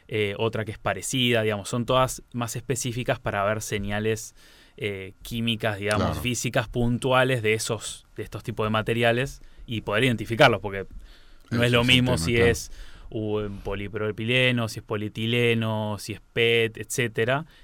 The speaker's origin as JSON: {"language": "Spanish", "region": "Buenos Aires", "country": "Argentina", "said": "yo soy de Buenos Aires."}